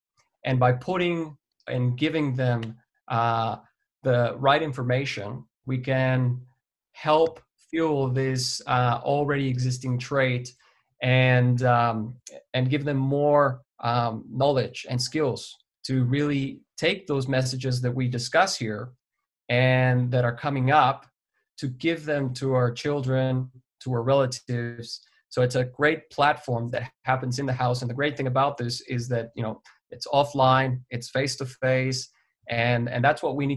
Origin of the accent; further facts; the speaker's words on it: Mexico; in observing, you know, what happens growing up in Mexico